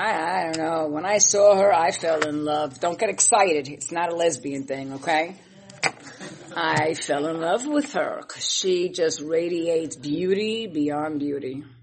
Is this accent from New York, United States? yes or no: yes; Brooklyn, New York, United States; So am I. I'm from Brooklyn, you know.